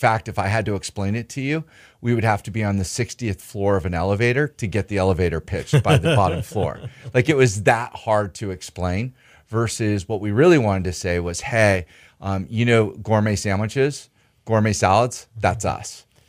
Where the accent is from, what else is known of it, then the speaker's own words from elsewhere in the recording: California, United States; We're both from Northern California, and there's some pretty good bread.